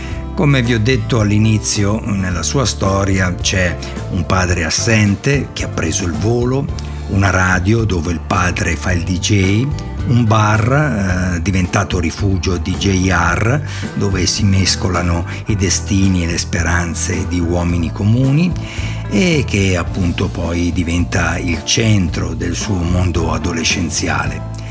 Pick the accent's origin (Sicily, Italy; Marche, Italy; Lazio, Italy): Sicily, Italy; Acquedolci; born there; il 4 maggio del 1957, sono nato io, ad Acque Dolci, in provincia di Messina.